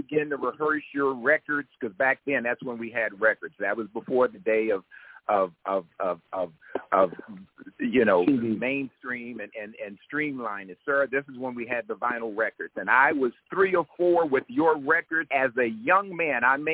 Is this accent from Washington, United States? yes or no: no; New Orleans, Louisiana, United States; born there; Now, sir, before I met you, keep in mind, I was born in New Orleans. Why do I keep going back to New Orleans?